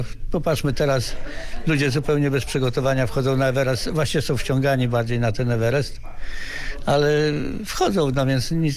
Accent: Krosno, Subcarpathian Voivodeship, Poland; also born or lived in Elbląg; urodziłem się w Elblągu, ale po paru miesiącach ojciec przeniósł się służbowo do Krosna i w Krośnie już spędziłem, do końca technikum spędziłem czas.

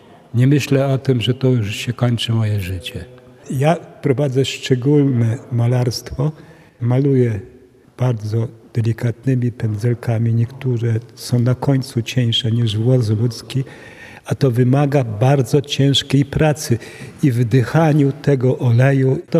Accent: Pruchnik, Subcarpathian Voivodeship, Poland; Ja się urodziłem w Pruchniku i pamiętam, jak to było.

